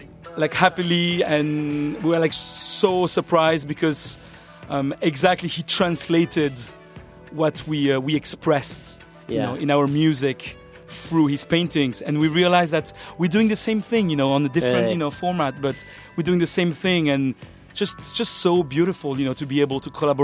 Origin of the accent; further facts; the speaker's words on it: Japan; English is a second language; like growing up in Japan, you know, as a French boy